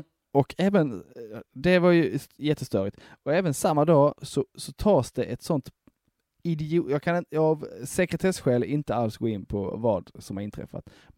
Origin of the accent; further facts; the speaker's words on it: Broby, Skåne, Sweden; Jag är från Broby.